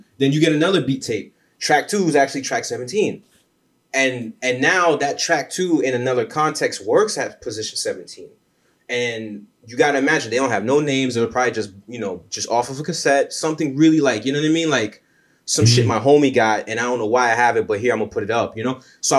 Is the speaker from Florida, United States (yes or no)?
yes; Hollywood, Florida, United States; because where I grew up in South Florida, I grew up in Hollywood, Florida, which 20, 30 minutes north of Miami.